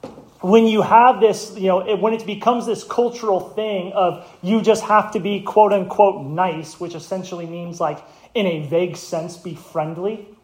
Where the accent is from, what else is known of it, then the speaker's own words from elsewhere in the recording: Lake Havasu City, Arizona, United States; going back in my hometown of Lake Havasu City